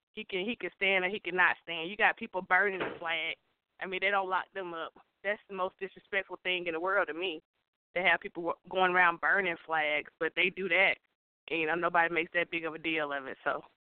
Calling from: Lithia Springs, Georgia, United States; I'm calling from Lithia Springs.

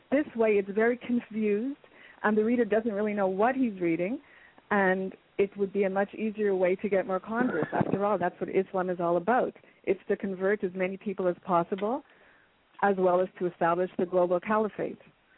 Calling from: Montreal, Quebec, Canada; Oh, okay. Hi. I'm calling from Montreal.

